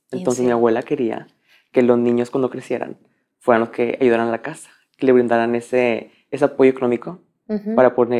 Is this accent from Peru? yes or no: no; Juárez, Nuevo León, Mexico; nací y crecí en Juárez, Nuevo León.